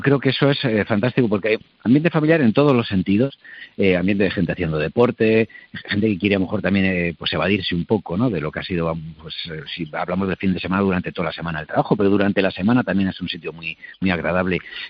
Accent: Madrid, Community of Madrid, Spain; born there; para los que somos de Madrid, porque hemos nacido en Madrid, pero que nuestros padres venían del pueblo, ¿no? Yo, en el caso de mis padres, mi madre venía de un pueblo muy pequeñito de Soria, mi padre de un pueblo de Ávila

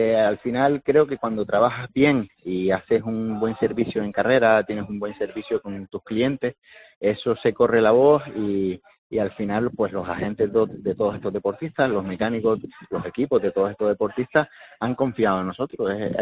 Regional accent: Canary Islands, Spain; como ciclista canario que he estado muchos años montando en bici

